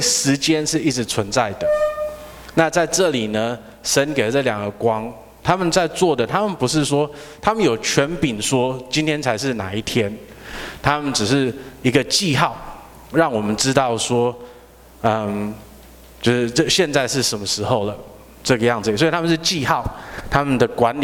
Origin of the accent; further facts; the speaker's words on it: Taiwan; 对我们台湾人来讲